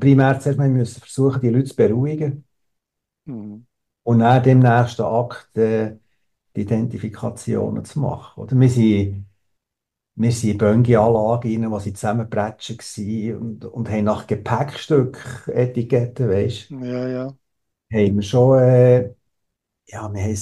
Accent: Switzerland

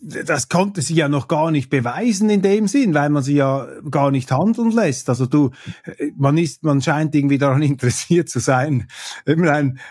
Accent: Switzerland; Klingt jetzt etwas überheblich hier als Schweizer, aber ich sage das mal, stimmt.

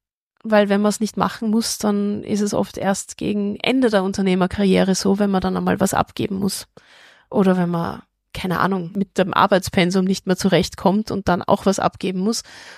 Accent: Austria; wir als Österreicher

